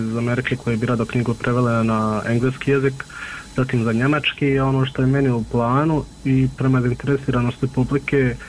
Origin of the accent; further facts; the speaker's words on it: Miljevina, Republika Srpska, Bosnia & Herzegovina; mi smo svi gore iz Miljevine